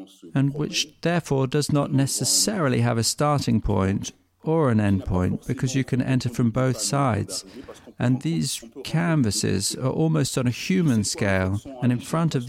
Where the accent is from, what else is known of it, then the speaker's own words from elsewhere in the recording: Benin; also born or lived in Ivory Coast; now in France; and I'm originally from Benin. I was born in the Ivory Coast in 1986, and I came to study in France. Far from my country